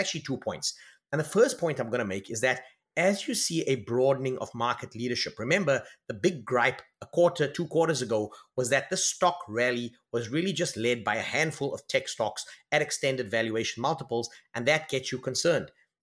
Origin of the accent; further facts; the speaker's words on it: South Africa; As a South African investor, this has a material bearing, because South Africa is still viewed as a commodity-heavy economy, correctly or incorrectly.